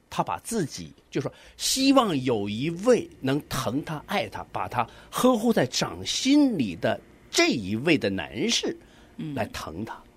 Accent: Northeast China, China; 那特别是我们东北人，几乎我们的整个冬天都是陪着雪花，然后一起经历过这个严寒的冬天的考验的。

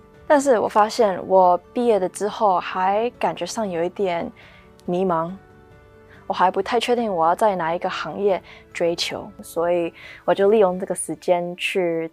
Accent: Arcadia, California, United States; also born or lived in New York; 我是在纽约出生的，但是我是在加州的城市 Arcadia 长大的。我的第一个语言就是中文，所以我们在家从一岁到五岁就一直讲中文。

